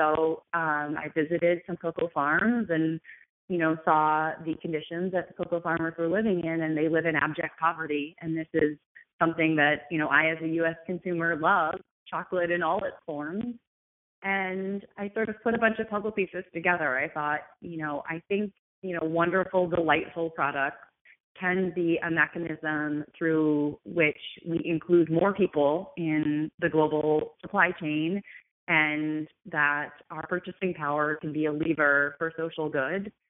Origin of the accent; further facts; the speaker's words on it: United States; And I was like, I'm from America. Magic Johnson is fine.